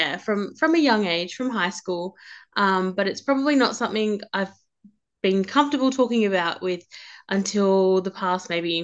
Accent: Mergen, Queensland, Australia; I'm 24. I'm from Mergen, a little country town in Queensland

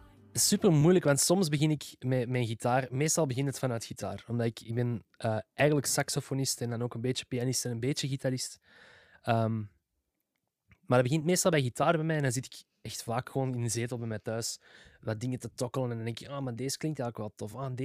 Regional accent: Schoten, Antwerp, Belgium; also born or lived in Malle; now in Merksem, Belgium; Ik ben altijd in Schoten gewoond en nu in Merksem, dus dat is daarnaast.

